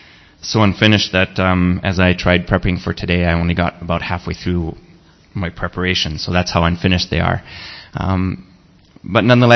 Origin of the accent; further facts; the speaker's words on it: France; English is a second language; I converse with them only in French. I was born and raised in France. My parents were missionaries there.